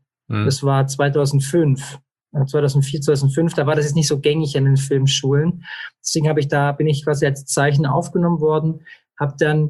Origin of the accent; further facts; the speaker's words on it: Esslingen, Baden-Württemberg, Germany; Also ich bin aufgewachsen in Esslingen in der Plinsauer Vorstadt und bin dort im Kindergarten gewesen